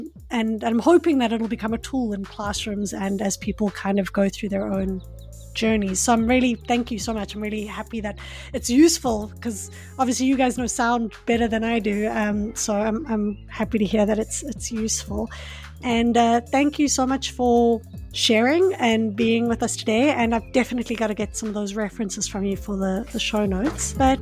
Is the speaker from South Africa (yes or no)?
yes; South Africa; I'm from South Africa